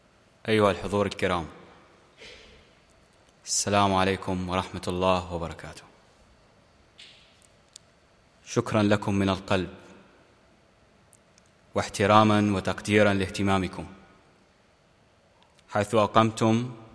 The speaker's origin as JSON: {"language": "Arabic", "country": "Syria", "moved": "yes", "said": "جئت من بلدي سوريا الجريحة، أحمل همها وألمها وآهاتها"}